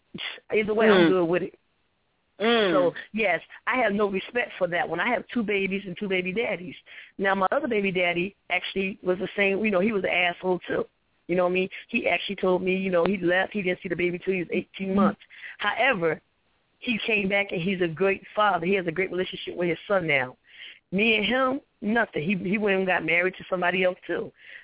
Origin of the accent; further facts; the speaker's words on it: New Jersey, United States; So, you know, I was from Jersey, and I was down in Arkansas.